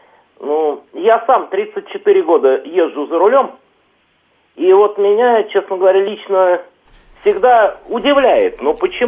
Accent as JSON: {"language": "Russian", "region": "Moscow", "country": "Russia", "said": "Ну, я из Москвы, беспокою вас"}